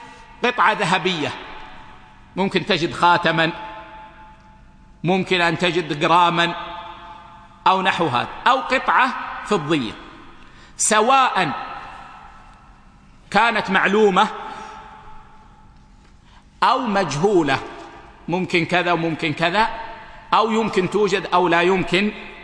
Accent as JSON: {"language": "Arabic", "country": "Saudi Arabia", "said": "هذه صارت عندنا في السعودية ولا أدري حصلت عندكم"}